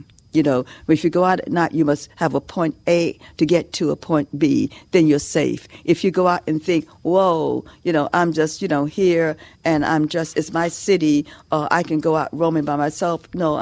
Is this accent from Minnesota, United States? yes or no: no; New York, United States; when I was growing up in New York